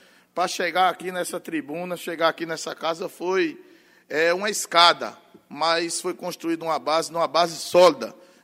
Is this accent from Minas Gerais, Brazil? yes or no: no; Orobó, Pernambuco, Brazil; Parabenizar também a minha cidade natal, cidade de Orobó